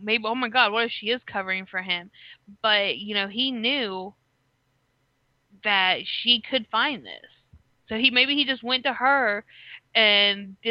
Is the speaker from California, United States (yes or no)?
no; North Carolina, United States; I was like, I'm from North Carolina.